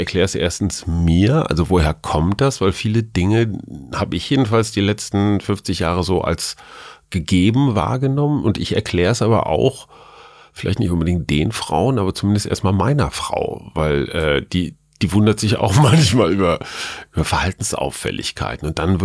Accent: Münster, North Rhine-Westphalia, Germany; Ja, ich denke immer ans Radfahren als Münsteraner.

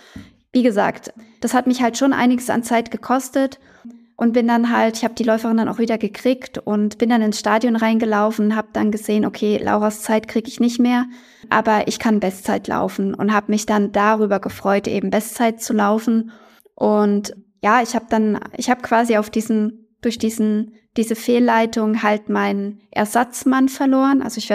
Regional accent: Frankfurt, Hesse, Germany; Gut, meine Heimatstadt Frankfurt.

